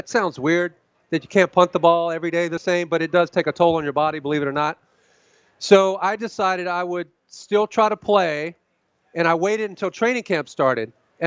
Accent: Virginia, United States; when I was a kid, I grew up in Virginia, so I was a Redskin fan.

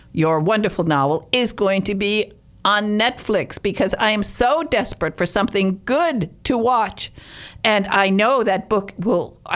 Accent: Michigan, United States; I actually had cornbread the other day because I come from Michigan, so we don't eat cornbread except at Thanksgiving.

